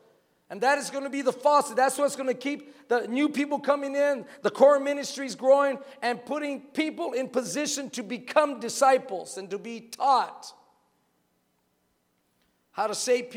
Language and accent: English; Texas, United States; English is a second language; I'm from Texas, and I used to play with snakes not knowing if they were venomous or not venomous.